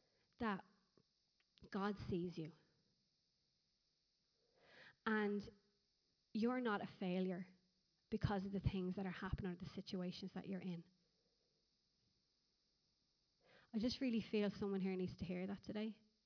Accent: Ireland; even as Irish people have a default setting to feel the underdog, to feel forgotten about. And you know, look at our country the last few years.

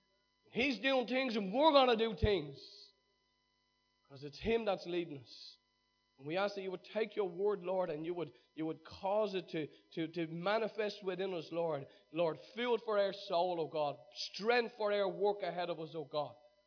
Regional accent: Ireland; Now, you know, sometimes we say that as Irish people, but we don't mean it.

